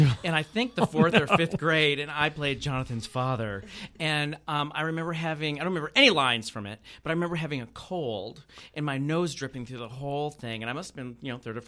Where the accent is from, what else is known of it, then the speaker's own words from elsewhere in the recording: Grand Ledge, Michigan, United States; also born or lived in California / Florida; It's the capital, but I grew up in Grand Ledge.